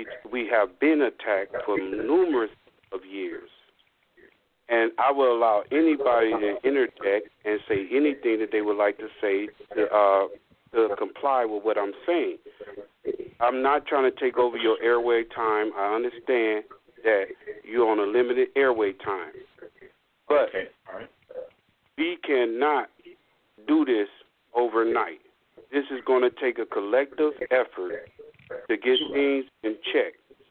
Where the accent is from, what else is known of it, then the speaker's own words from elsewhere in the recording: Illinois, United States; now in Grand Rapids, United States; Now, I'm from Grand Rapids, Michigan, but okay. I'm originally from Illinois, but this ain't about me.